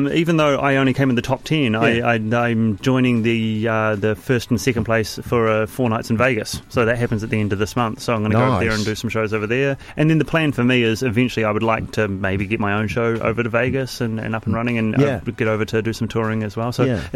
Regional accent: New Zealand; I don't know their names because I'm from New Zealand.

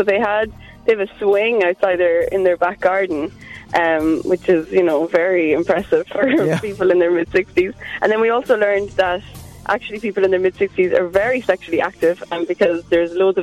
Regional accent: Ireland; So I'm what people in Ireland refer to as a culty, which means I'm from the country.

